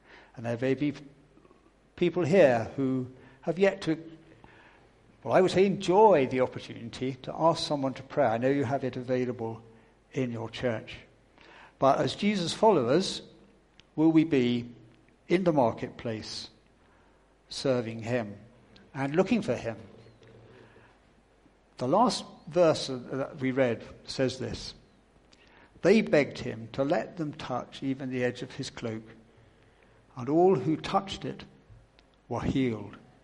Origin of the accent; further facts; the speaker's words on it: Southampton, South East England, United Kingdom; I come from Southampton.